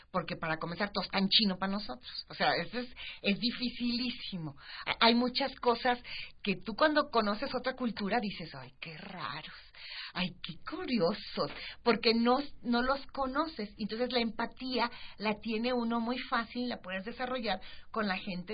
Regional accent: Mexico; Así somos los mexicanos.

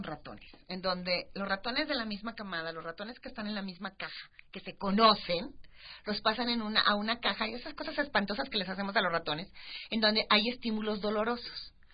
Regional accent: Mexico; Así somos los mexicanos.

